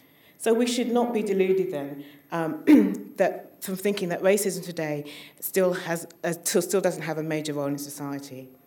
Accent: United Kingdom; now in Australia; been able to fit into an Australian society because of the social and political privilege of being British.

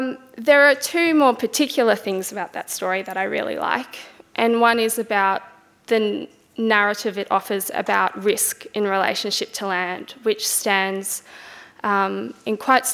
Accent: Australia; now in Melbourne, Australia; I grew up in Townsville in Adelaide and spent nearly 10 years living in the inner city here in Melbourne

